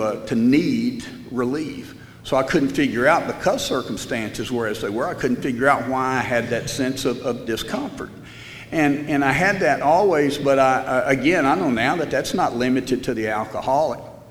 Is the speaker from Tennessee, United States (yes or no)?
yes; Smyrna, Tennessee, United States; I grew up in Smyrna, Tennessee, which is just outside of Nashville. And I'm a middle-class family.